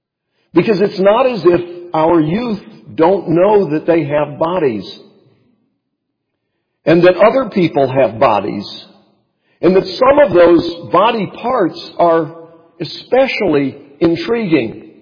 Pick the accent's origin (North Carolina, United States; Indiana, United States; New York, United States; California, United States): North Carolina, United States; When I was growing up in Western Carolina, you, in order to get from the east side of the Swannanoa Valley into Asheville, the city, you had to go through a tunnel.